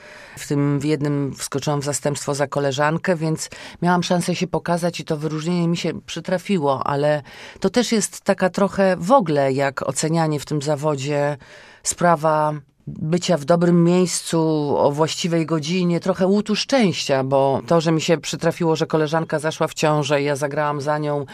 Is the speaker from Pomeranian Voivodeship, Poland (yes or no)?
no; Białystok, Podlaskie Voivodeship, Poland; na przykład w moich rodzinnych stronach. Ja jestem, że tak powiem, wschodnia. W Białymstoku, w okolicach jest bardzo dużo ludzi